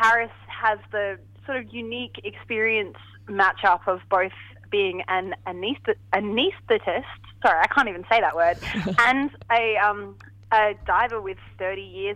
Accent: Adelaide, South Australia, Australia; Yeah, me too, because he's from Adelaide, so that's my hometown.

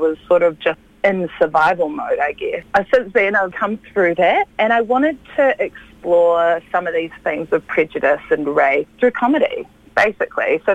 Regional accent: Te Kuiti, Waikato, New Zealand; also born or lived in North Shore; growing up in Te Kuiti, which is like a small country town in the central North Island. So I went straight from there to the North Shore.

